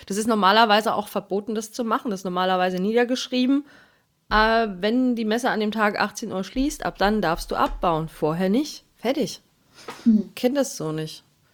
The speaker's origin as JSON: {"language": "German", "region": "Saxony", "country": "Germany", "said": "Ich komme dort aus der Nähe her, also ja, ich war schon in Chemnitz."}